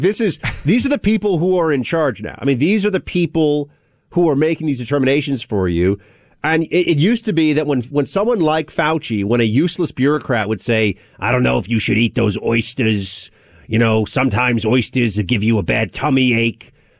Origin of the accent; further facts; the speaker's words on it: New York, United States; I'm a New Yorker who just learned about a town.